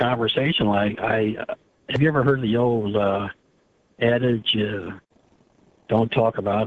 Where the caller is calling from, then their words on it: Missouri, United States; Missouri.